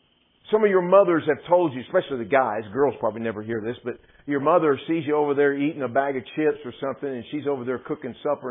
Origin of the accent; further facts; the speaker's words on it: Texas, United States; I'm from Texas, so dads wear boots.